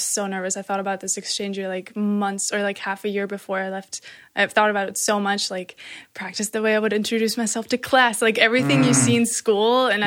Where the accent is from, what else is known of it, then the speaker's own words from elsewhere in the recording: Arkansas, United States; And the state that I grew up in is, I have never compared it, but like, okay, I don't want to like, I don't know if this is a fact, but Arkansas is like half the size of Germany or something.